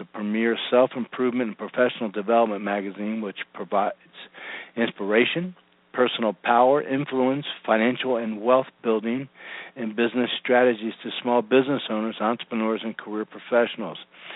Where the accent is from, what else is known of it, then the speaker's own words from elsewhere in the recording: Philadelphia, Pennsylvania, United States; I'm from the Philadelphia area as well.